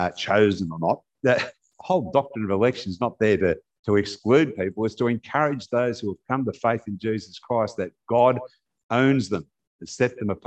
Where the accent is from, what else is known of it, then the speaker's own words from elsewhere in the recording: Australia; Mid-60s, when I were a boy, when I was growing up in Australia